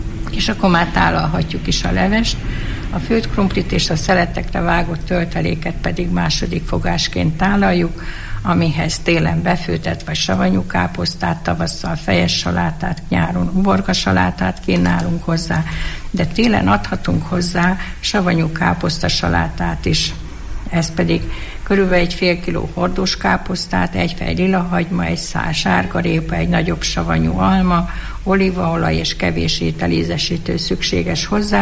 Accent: Szuhakálló, Borsod-Abaúj-Zemplén, Hungary; born there; Szuhakálóba, az én szülőfalumba, aszalt almából, körtéből készült a susinka leves.

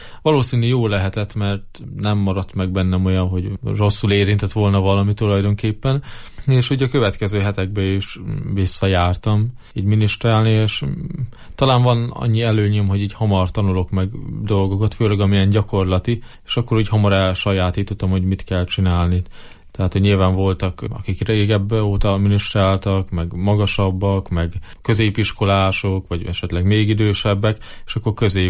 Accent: Vámosgyörk, Heves, Hungary; Vámos Györkön éltem életem nagy részét a szeminárium előtt.

